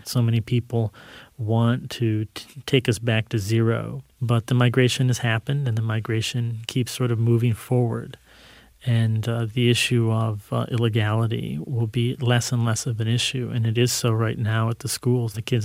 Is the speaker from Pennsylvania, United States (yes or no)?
no; Ann Arbor, Michigan, United States; I had felt alienated and separated from everyone growing up in Ann Arbor. When there were few Latinos in the Midwest